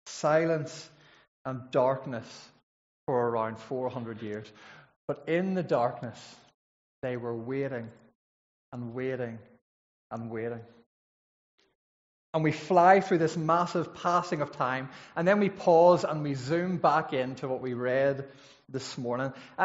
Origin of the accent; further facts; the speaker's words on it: Northern Ireland, United Kingdom; I grew up in County Fermanagh, and I went to school. I was educated, they tried to educate me in Batora Royal School in Enniskillen.